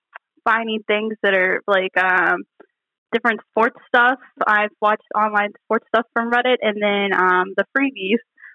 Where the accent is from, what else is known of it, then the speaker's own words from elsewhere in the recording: Harrisonburg, Virginia, United States; born there; I was born in Harrisonburg, which is basically just like an hour up, go on to 81 where JMU is and all that.